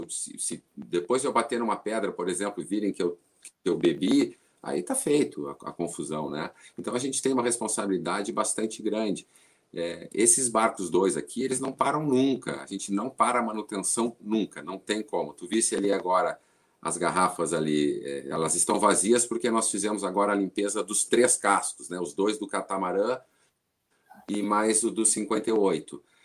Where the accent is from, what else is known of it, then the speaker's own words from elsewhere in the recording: Rio Grande, Rio Grande do Sul, Brazil; now in Ilhabela, Brazil; Aqui em Ilhabela, por exemplo, quando eu falo, o pessoal vê que eu sou do Rio Grande do Sul e tudo. E aí perguntam da onde, eu falo de Rio Grande. Eu disse, não é Porto Alegre, é Rio Grande.